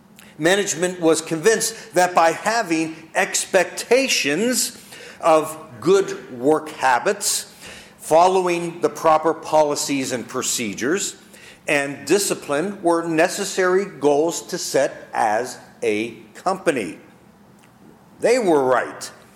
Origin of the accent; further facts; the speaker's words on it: Pittsburgh, Pennsylvania, United States; When I was growing up on Beachdale Street in the suburbs of Pittsburgh, Pennsylvania, in the … my parents had expectations of the five of us … children.